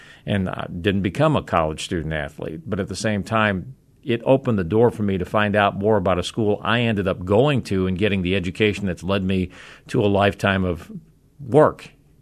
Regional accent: Chicago, Illinois, United States; and I'm from the Chicago area

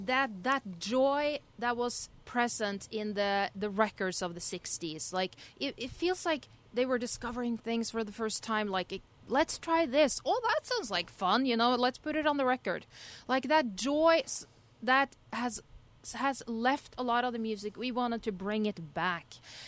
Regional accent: Norway; English is a second language; I'm from Norway.

